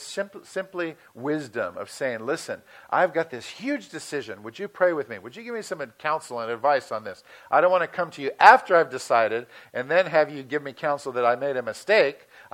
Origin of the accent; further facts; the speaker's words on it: Santa Barbara, California, United States; now in Placerville, United States; Terry and I were Southern California. I grew up in Santa Barbara. It's a beautiful city.